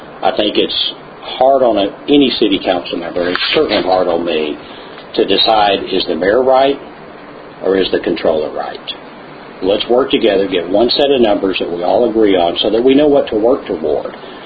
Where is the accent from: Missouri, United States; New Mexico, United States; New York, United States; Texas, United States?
Texas, United States; Kingwood; So a lot of people will look at me and think that since I'm a Republican, I'm conservative, I'm from Kingwood, Clear Lake, that I'm going to automatically vote no.